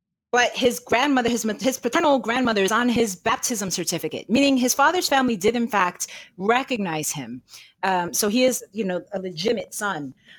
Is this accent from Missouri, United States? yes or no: no; New York, United States; to the community into which I was born as a New Yorker, into the larger Puerto Rican community, but then even larger Black community, right?